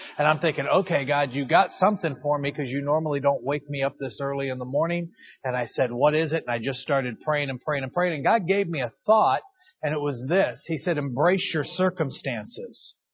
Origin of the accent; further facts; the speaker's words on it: California, United States; moved away; but we are from California. I'm sorry about that, and I apologize. As soon as I had opportunity to move out of California, I did.